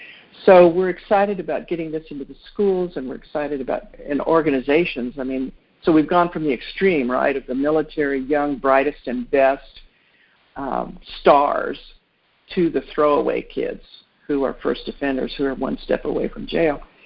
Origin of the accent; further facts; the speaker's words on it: El Paso, Texas, United States; I got a grant to do this with the Department of Justice in my hometown, El Paso, Texas.